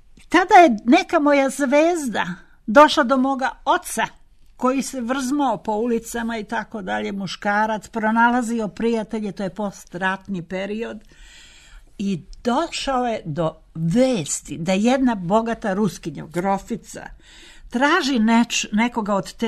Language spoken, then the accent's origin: Serbian; Belgrade, Serbia; ja sam već bila pošla u osnovnu školu u Beogradu, kasnije u gimnaziju u drugoj ženskoj. Tamo sam gimnaziju završila 8 godina.